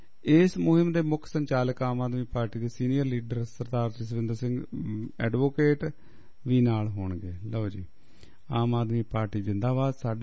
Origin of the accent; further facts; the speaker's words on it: Punjab, India; ਅਸੀਂ ਦੁਆਬੇ ਦੇ ਰਹਿਣ ਵਾਲੇ ਹਾਂ ਤੇ ਸਾਨੂੰ ਇਧਰ ਹਰਿਆਲੀ ਥੋੜੀ ਜ਼ਿਆਦਾ